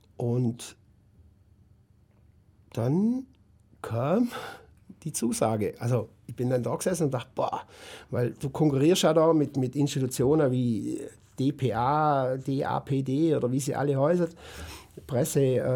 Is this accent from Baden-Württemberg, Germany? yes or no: yes; Göppingen, Baden-Württemberg, Germany; Und ich komme ja ursprünglich aus Göppingen, also fast Nachbar.